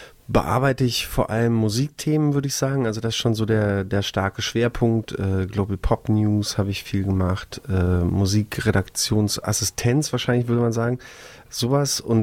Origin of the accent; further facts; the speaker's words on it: Berlin, Germany; warum ich so sehr into Hip-Hop-Kultur bin, als Berliner Bengel